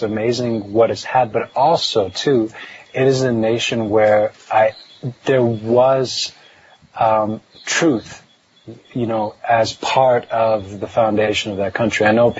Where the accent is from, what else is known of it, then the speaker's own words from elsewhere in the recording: United States; born there; even for me, you know, when I was born in the States